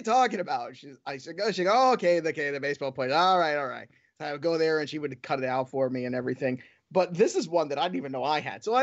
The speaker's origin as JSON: {"language": "English", "town": "Brooklyn", "region": "New York", "country": "United States", "tie": "born or raised there", "said": "I, as a kid growing up in Brooklyn, 1986, I had my 86 Topps baseball cards, and I created a game with dice with my dad."}